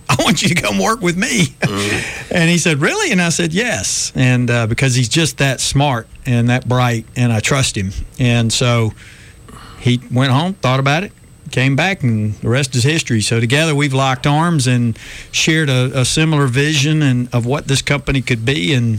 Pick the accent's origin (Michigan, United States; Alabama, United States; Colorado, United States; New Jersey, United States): Alabama, United States; Montgomery; obviously I was born and raised in Montgomery, so I know a bunch of people here.